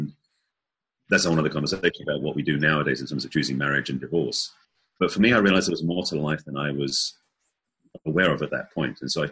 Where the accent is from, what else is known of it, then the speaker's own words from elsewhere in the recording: England, United Kingdom; accent: English; now in United States; I am English. That's what the accent is. Originally from England and been in the United States for many years. But my upbringing was very stoic, very reserved, being from English background.